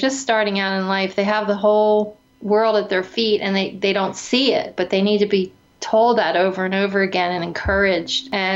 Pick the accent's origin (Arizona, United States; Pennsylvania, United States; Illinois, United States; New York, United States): Pennsylvania, United States; I grew up in Pennsylvania, so I listened to all the kind of the folk rock acts of the day